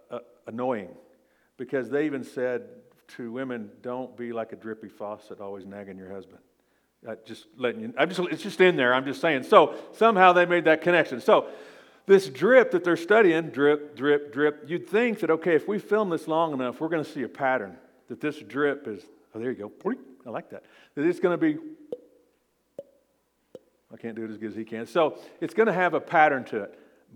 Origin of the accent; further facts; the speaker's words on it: Oklahoma, United States; But one thing they said on this show was that something is simple, break it down, because I'm from Oklahoma.